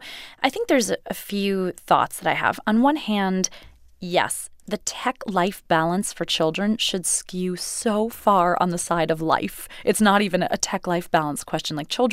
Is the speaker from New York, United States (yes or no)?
yes; New York City, New York, United States; Growing up in New York, I never felt conscious about being a woman.